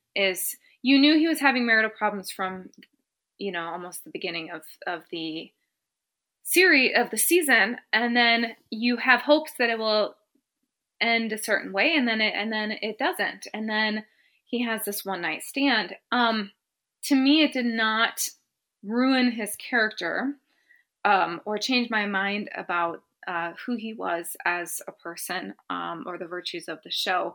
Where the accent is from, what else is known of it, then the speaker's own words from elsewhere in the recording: United States; now in United Kingdom; I mean, I've been an American in England.